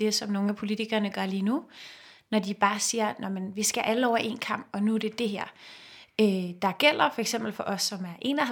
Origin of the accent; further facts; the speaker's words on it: Copenhagen, Capital Region of Denmark, Denmark; dem, som jeg voksede op med i Sydhavnen